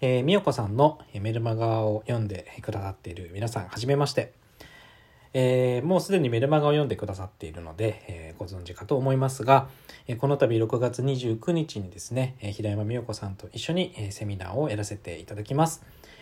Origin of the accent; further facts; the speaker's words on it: Kanagawa, Japan; born there; also born or lived in Tokyo; 私は今千葉県に住んでおります。で、以前は神奈川県で生まれて東京都にも住んでいたこともあって、今千葉っていう感じですね。43歳の男です。